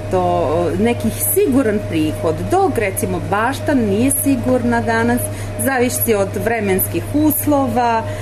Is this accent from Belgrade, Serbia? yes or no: no; Šid, Vojvodina, Serbia; born there; iz Šida sam rođena, sam u Šidu i za nju brinem